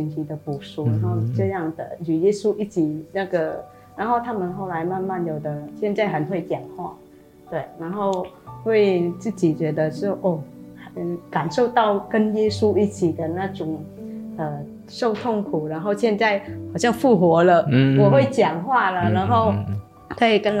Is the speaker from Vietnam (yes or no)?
yes; Vietnam; 我是中华道明修女会的修女，然后我是来自越南